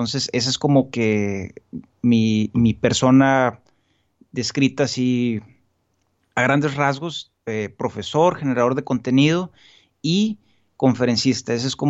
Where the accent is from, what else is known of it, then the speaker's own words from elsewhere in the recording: Hermosillo, Sonora, Mexico; soy de Hermosillo, Sonora y tengo 27 años.